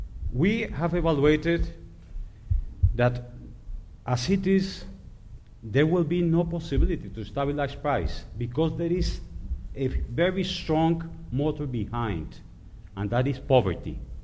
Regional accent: Colombia; I'm from Colombia

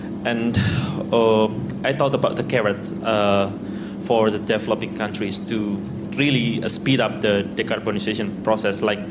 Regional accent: Indonesia; I'm from Indonesia.

